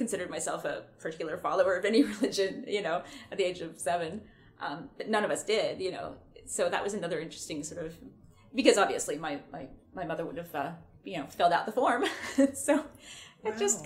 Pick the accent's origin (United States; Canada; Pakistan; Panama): Canada; Vancouver, British Columbia; born there; No, I never actually lived in Oregon. I know, it's weird. I was born in Vancouver and then, you know, grew up kind of a few different places. Yeah, I was actually born, honestly, like 4 blocks from here.